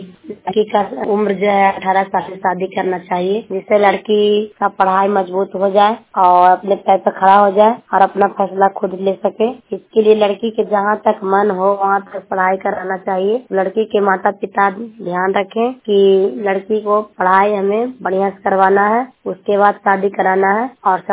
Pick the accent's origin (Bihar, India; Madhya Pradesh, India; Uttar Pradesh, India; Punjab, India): Bihar, India; Chero; मैं अनौत ब्लॉक चेरो गांव जिला नालंदा का रहने वाली हूँ